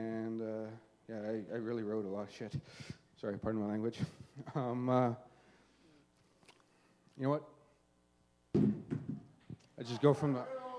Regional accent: Edmonton, Alberta, Canada; now in Red Deer, Canada; You know what? I'm from Edmonton. I'm not from Red Deer. I've only been here a couple times. I've driven through. But I came here two and a half months ago, for her.

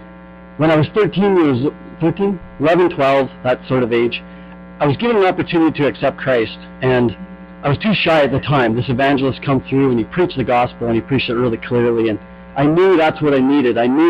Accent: Sylvan Lake, Alberta, Canada; So anyway, I grew up in Sylvan Lake, and we grew up in a double-income family

